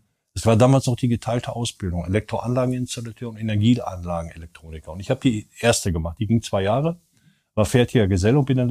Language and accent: German; Wanne-Eickel, North Rhine-Westphalia, Germany; born there; also born or lived in Bottrop, Germany; Ich bin auf Kode geboren, in Wanne-Eickel. Bin mit meinem Vater praktisch hinterhergereist, der war Bergmann